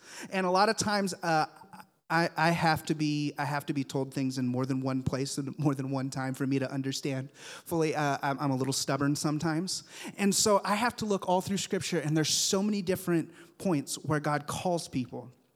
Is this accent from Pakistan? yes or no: no; Nigeria; now in United States; I grew up in Africa, in the country of Nigeria. Grew up there